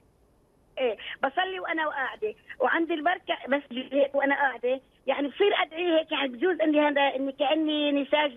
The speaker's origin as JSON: {"language": "Arabic", "country": "Syria", "lives_now": "Germany", "said": "انا كنت موظفه بالالبسه الجاهزه سوريا. انا المانيا بس انا من سوريا."}